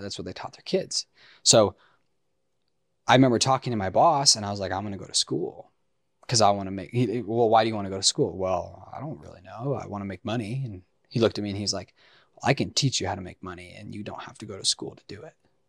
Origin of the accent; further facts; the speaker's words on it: Parma, Idaho, United States; this is my wife.